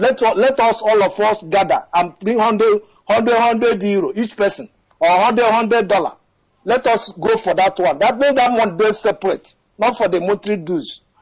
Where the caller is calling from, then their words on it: Paris, Île-de-France, France; I'm calling from France.